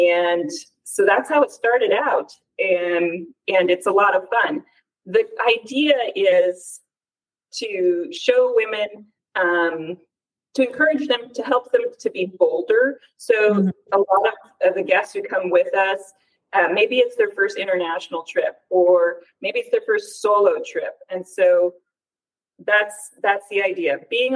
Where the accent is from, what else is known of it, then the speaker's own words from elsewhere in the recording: Pacific Northwest, United States; Growing up in the Pacific Northwest, I thought, you know what I need? Vitamin D.